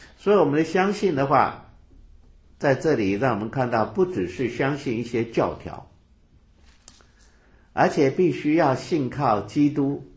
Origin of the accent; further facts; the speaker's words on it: China; 我们中国人看起来就跟美国人看起来不一样啊